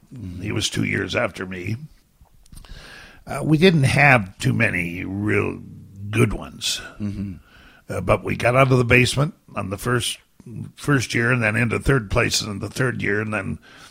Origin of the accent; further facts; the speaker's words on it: Ontario, Canada; Southeastern Ontario.